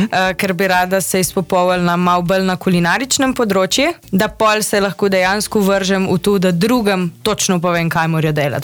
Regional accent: Cerknica, Inner Carniola–Karst, Slovenia; Kakor veste, sem iz Notranjske, iz Cirkence. V bistvu na glas mi še malo bolj v Loško dolino šibano, ker sem original tam

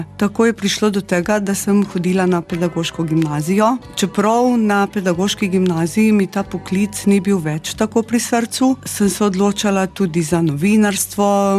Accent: Bloke, Slovenia; Jaz sem še vedno po rodu Bločanka, trda Bločanka. Živela med medvedi, volkovi, med vsem hodila v šolo, peš

